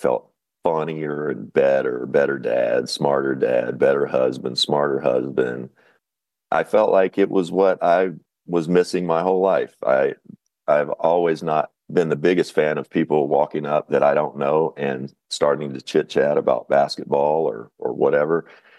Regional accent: Kentucky, United States; I'm from Kentucky, and I don't know if that's considered the Bible Belt, but they sure considered North Carolina that, and I heard that a lot.

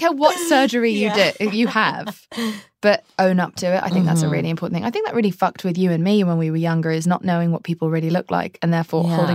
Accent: England, United Kingdom; I'm so English.

